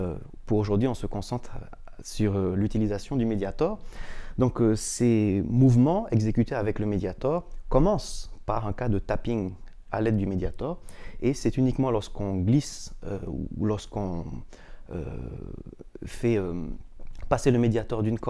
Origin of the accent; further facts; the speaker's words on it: French Polynesia; je suis guitariste originaire de Tahiti en Polynésie française